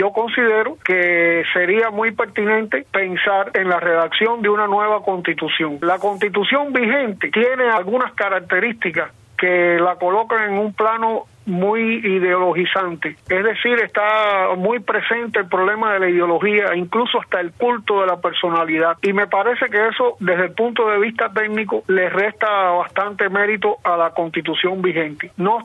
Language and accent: Spanish; Cuba; como abogado y como ciudadano cubano comprometido con la mejoría de la patria